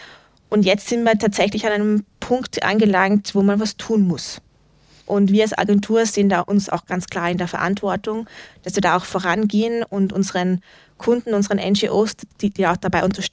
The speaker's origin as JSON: {"language": "German", "town": "Wels", "region": "Upper Austria", "country": "Austria", "tie": "born or raised there", "said": "Wels ist meine Heimatstadt. Ich bin dort aufgewachsen, ich bin dort geboren, das ist so meine Hut gewesen"}